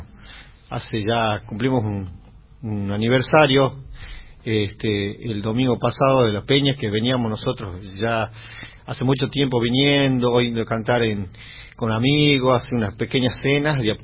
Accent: Salta, Argentina; venimos de Salta, andamos haciendo una pequeña gira por acá.

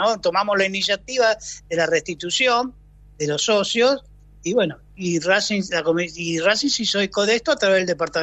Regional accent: Buenos Aires, Argentina; born there; nosotros nacimos acá en Capital Federal, en el barrio San Juan y Boedo, que son todos cuervos.

